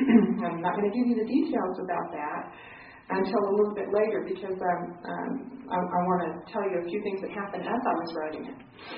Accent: Albuquerque, New Mexico, United States; I had been an active member of a Christian church in Albuquerque, New Mexico, which was my hometown where I'd grown up as a Mormon.

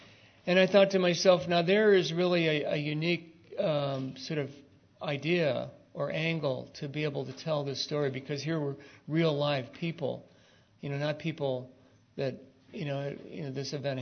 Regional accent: Ohio, United States; I'm from Ohio, just a young man from Ohio, came out here west and been teaching at the university, teaching filmmaking.

